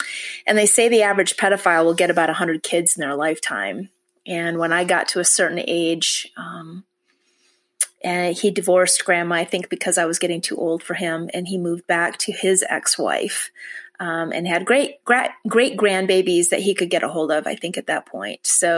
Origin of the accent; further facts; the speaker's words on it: Michigan, United States; I was born in Michigan, and that's where I was raised as well.